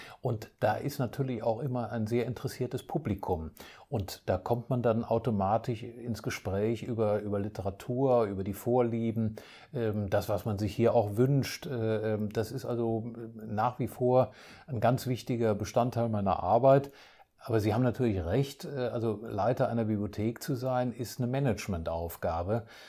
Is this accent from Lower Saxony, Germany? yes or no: no; Saarbrücken, Saarland, Germany; now in Duisburg, Germany; ich bin in Saarbrücken geboren und aufgewachsen, also in einer völlig anderen Gegend